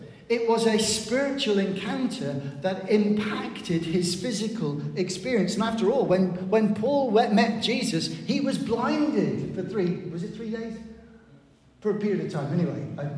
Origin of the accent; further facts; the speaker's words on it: Plymouth, South West England, United Kingdom; So, for example, I've told you I come from Plymouth.